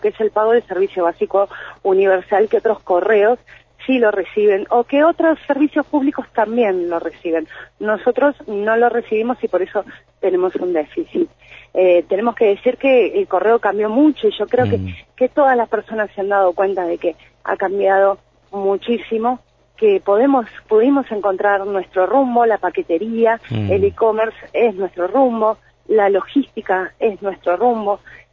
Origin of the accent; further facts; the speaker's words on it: Argentina; somos todos argentinos.